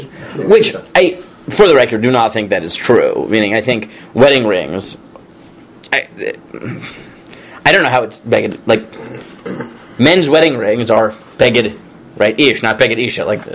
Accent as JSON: {"language": "English", "town": "Staten Island", "region": "New York", "country": "United States", "tie": "born or raised there", "said": "Look, I grew up in Staten Island."}